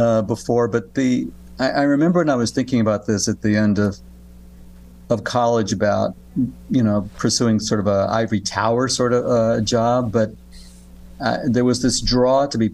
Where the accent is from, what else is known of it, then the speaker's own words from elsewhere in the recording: Texas, United States; So I grew up in Texas, in the Houston-Galveston area, and had an uncle who was a physician